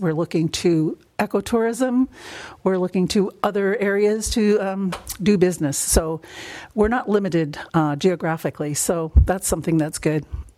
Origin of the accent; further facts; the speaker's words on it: Petersburg, United States; I grew up here in Petersburg